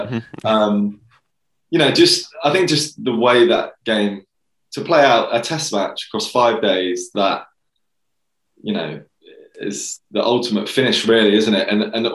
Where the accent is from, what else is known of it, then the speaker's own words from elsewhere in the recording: Australia; And then also on the flip side, being the Aussie, I think, you know